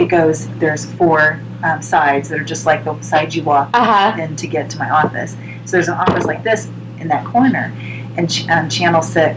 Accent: Indiana, United States; I went to Center Grove High School. Oh, okay. So, on the south side.

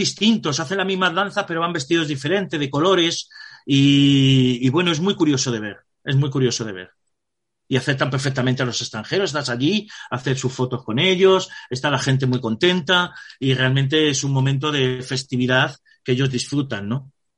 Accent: Spain; nosotros que somos españoles lo aguantamos bien, perfectamente.

